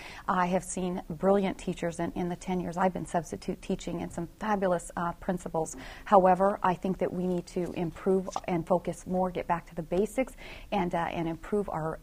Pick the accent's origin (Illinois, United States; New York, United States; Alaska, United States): Alaska, United States; I was born and raised in Alaska.